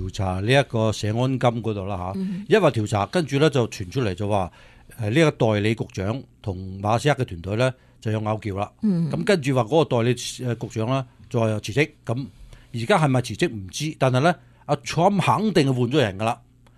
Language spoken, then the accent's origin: Cantonese; United States; 我哋美国人